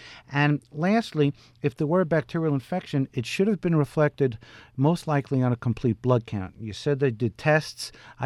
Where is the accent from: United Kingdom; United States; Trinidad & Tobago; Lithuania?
United States; Oceanside, New York; I saw footage on YouTube about my hometown, Oceanside, New York, on Long Island that was underwater.